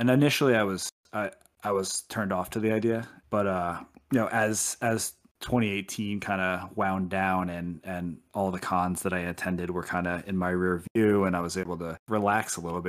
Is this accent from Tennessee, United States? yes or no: no; New Jersey, United States; I grew up on the East Coast and my wife grew up on the West Coast in San Francisco. Where I grew up, it was in New Jersey, and you could look across our bay and see lower Manhattan